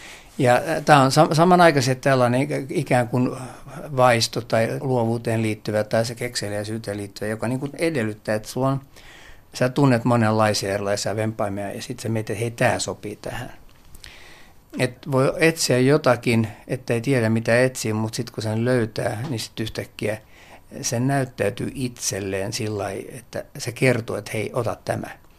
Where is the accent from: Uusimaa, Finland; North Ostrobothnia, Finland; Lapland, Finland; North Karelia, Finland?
Uusimaa, Finland; Helsinki; mä tultiin sitten ambulanssitaksilla tuolta Porista Helsinkiin kesäpaikalta, kun mä oon helsinkiläinen, niin täällä se piti leikata.